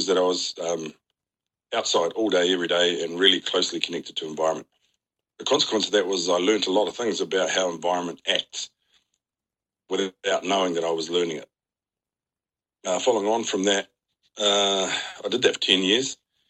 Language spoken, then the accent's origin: English; Waikato, New Zealand; Yeah, although because I'm from Waikato, initially I've come out of a river, and that never really goes away.